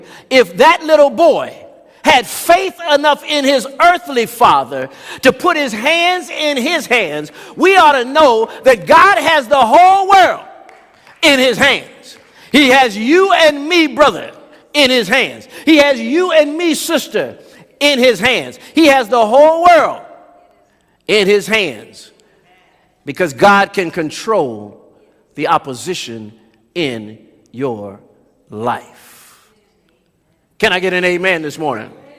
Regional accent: Oakland, California, United States; I grew up in Oakland, California, better known as Oaktown

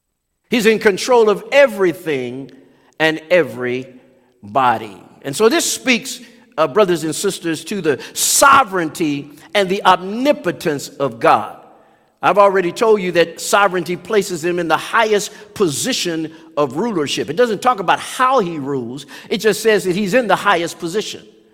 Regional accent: Oakland, California, United States; I grew up in Oakland, California, better known as Oaktown

